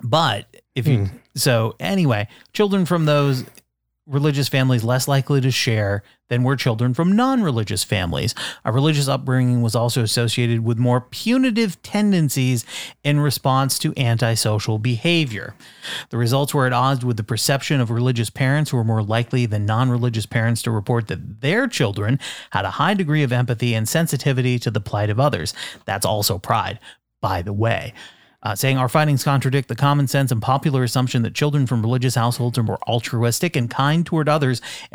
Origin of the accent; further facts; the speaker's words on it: Vermont, United States; Now, growing up in Vermont, I grew up Catholic, and there were not a lot of people around who were atheist or that we knew were atheist.